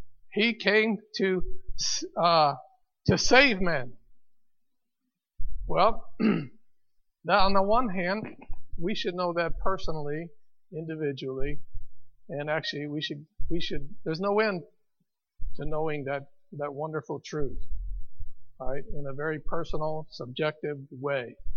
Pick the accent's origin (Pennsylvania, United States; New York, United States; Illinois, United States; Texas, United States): Illinois, United States; Chicago; I'm from Chicago. … I'm from Chicago.